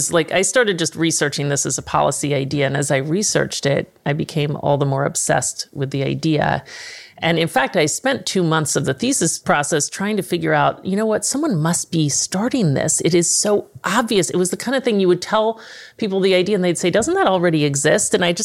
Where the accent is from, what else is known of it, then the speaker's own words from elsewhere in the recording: Dallas, Texas, United States; He's from Dallas. I'm from Dallas.